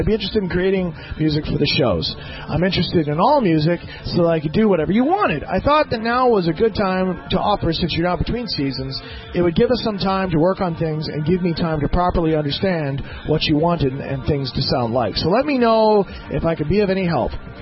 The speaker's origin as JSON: {"language": "English", "region": "Saskatchewan", "country": "Canada", "said": "Anyways, I'm from Saskatchewan, and I'm completely blind."}